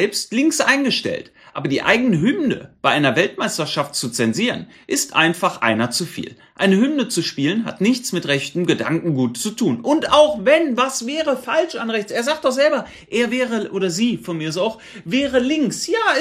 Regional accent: Cologne, North Rhine-Westphalia, Germany; Ich bin geborener Kölner. Zu meiner Zeit war Köln auch noch anders in den 80er Jahren

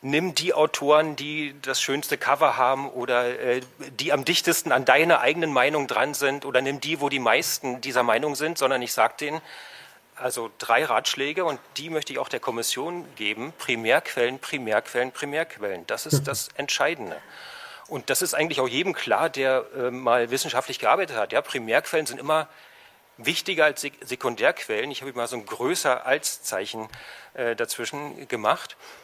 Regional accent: Jüterbog, Brandenburg, Germany; ich bin 51 Jahre alt, ich komme aus Jüterbock, ich bin also Brandenburger

